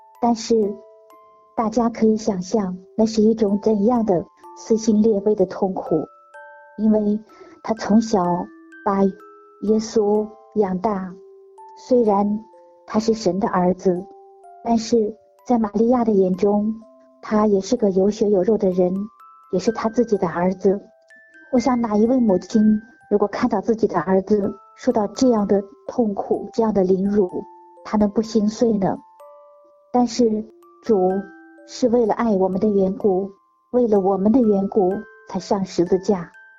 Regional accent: Shandong, China; 我是山东的

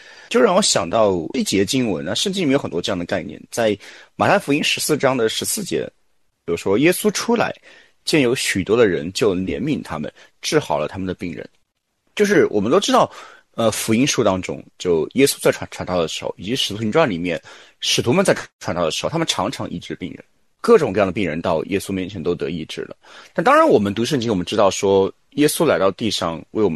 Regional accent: China

